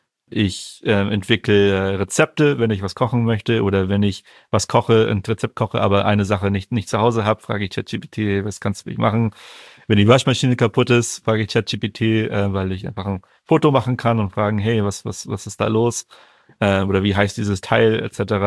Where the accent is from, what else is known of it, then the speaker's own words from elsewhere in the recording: Northern Germany, Germany; also born or lived in Munich; Ich bin in München geboren, bin in Norddeutschland dann aufgewachsen